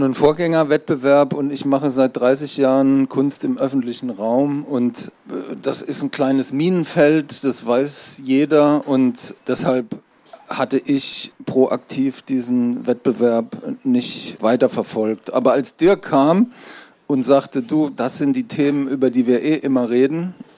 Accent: Germany; Wenn ich die beantworten müsste, würde ich sagen, ich bin aus Deutschland, weil mein Vater kommt aus dem Westen, meine Mutter aus dem Osten.

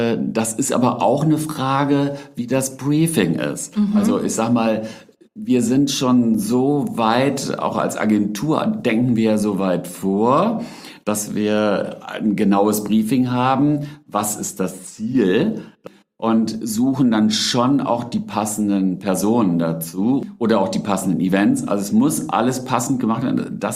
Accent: North Rhine-Westphalia, Germany; ich bin übrigens an Rhein geboren, aber an der Ruhr groß geworden.

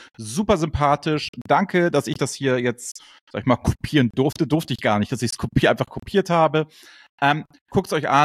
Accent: Hamburg, Germany; Und die 25 Euro mir als Hamburger waren sie definitiv nicht zu viel.

